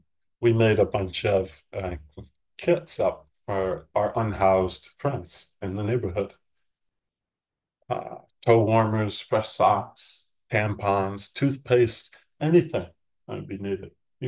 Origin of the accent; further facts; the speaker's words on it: East Coast, United States; I'm from the East Coast. I watch you guys on the West Coast.